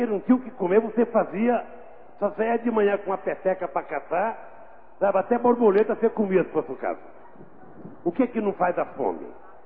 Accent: Northeast Region, Brazil; Todo mundo sabe que eu sou nordestino, amo meu Nordeste, devo tudo que eu sou a São Paulo

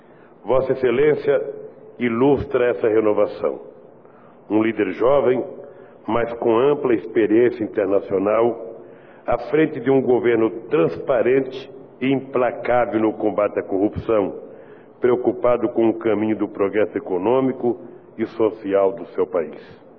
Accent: Pernambuco, Brazil; born there; me fizeram lembrar do Carnaval de Recife, capital do meu estado natal.

